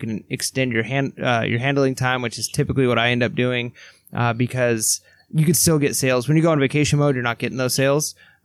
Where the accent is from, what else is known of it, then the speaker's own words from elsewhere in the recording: Switzerland; English is a second language; This will look weird to you guys because I'm from Switzerland